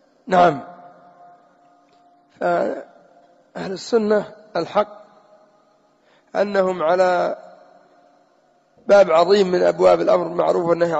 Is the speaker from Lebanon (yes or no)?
no; Yemen; أما الآن عندنا في اليمن سيبث مسلسل